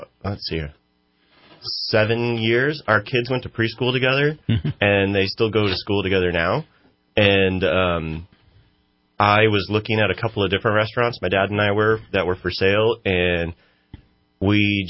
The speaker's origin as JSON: {"language": "English", "town": "Cottonwood", "region": "California", "country": "United States", "tie": "born or raised there", "said": "I actually grew up in Cottonwood and went to Shasta College and then Chico State."}